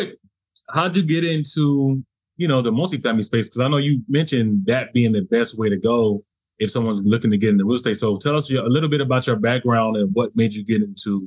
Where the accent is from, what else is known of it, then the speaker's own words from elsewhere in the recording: Florida, United States; it's funny because I grew up in Florida, right?